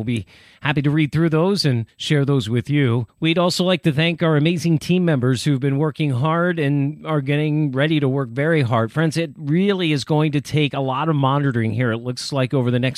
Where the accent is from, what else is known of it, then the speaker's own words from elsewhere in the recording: Millersville, Pennsylvania, United States; MU for Millersville University, Millersville, Pennsylvania, my hometown.